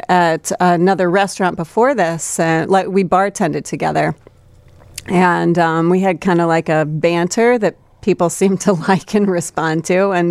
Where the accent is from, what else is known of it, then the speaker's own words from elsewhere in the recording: Buckingham, Iowa, United States; Buckingham, Iowa.